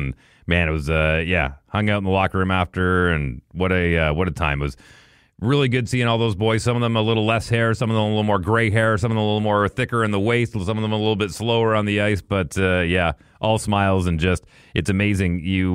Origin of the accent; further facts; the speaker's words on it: Fort McMurray, Alberta, Canada; my hometown of Fort McMurray, was the Oil Barons was the Junior A team